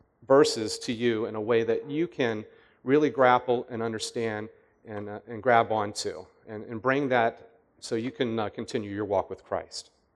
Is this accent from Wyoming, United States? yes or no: no; Woodbridge, Virginia, United States; And I grew up in Woodbridge, old Woodbridge.